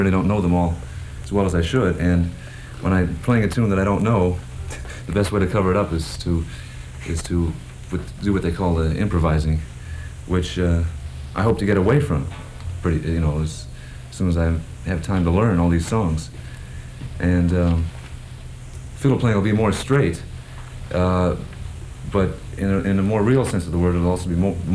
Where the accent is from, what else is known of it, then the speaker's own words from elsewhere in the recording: Los Angeles, California, United States; Los Angeles, California.